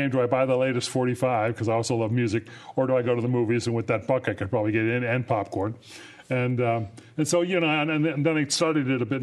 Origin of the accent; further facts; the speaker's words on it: Williamsport, Pennsylvania, United States; When I was a kid back in growing up in Williamsport, Pennsylvania, when I was 10 or 12 years old, I'd cross the Market Street Bridge to go to the movie theater every Saturday